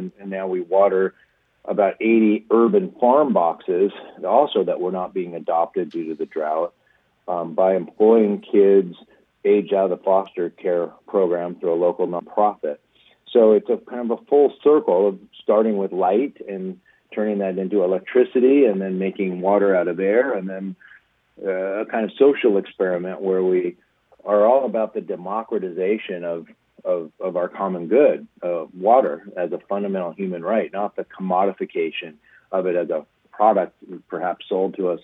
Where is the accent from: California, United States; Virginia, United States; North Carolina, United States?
California, United States; And, of course, growing up in Southern California, we're acutely aware of how little water we actually get here.